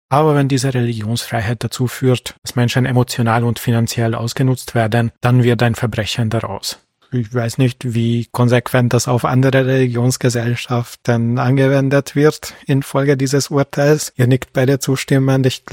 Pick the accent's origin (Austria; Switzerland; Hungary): Hungary; German is a second language; moved away; Ich fand ja als Kind in Ungarn immer, dass eben der Nikoló, der Weihnachtsmann oder Väterchen Winter quasi, die ungarische Version vom Weihnachtsmann und eben das Jesuskind sehr stark vermischt wurden